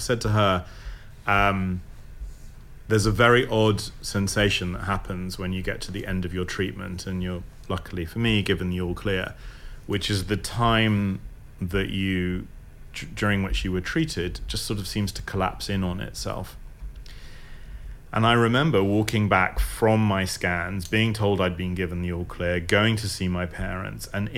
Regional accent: Roehampton, London, United Kingdom; As I say, I grew up in Roehampton, so it's not very far away.

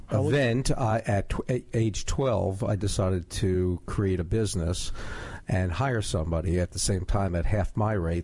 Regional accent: Brooklyn, New York, United States; Brooklyn, New York.

